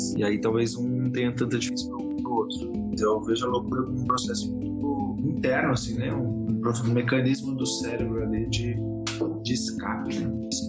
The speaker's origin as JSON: {"language": "Portuguese", "region": "São Paulo", "country": "Brazil", "said": "Não, eu sou de São Paulo."}